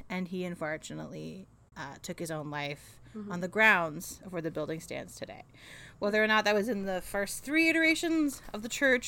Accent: Australia; No, we're also Australian.

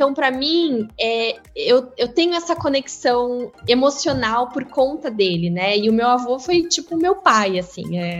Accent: São Paulo, Brazil; born there; eu nasci na Moca, minha família é ali da Vila Prudente.

